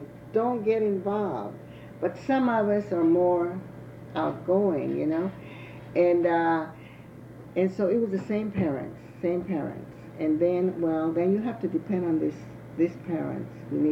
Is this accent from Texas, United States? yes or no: yes; Houston, Texas, United States; born there; because I was born here in Houston, in Magnolia Park. I went to Daisy Elementary. We had no bilingual teachers there, you know.